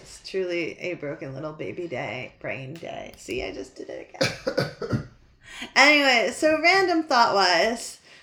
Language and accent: English; New Hampshire, United States; I can't say that because I'm from New Hampshire.